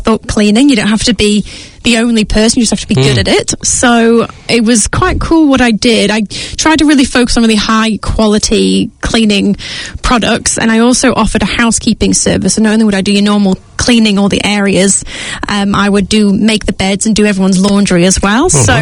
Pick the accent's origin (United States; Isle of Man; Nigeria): Isle of Man; now in New Zealand; Yes. So originally I'm from the Isle of Man, which is a tiny little channel island in the British Isles.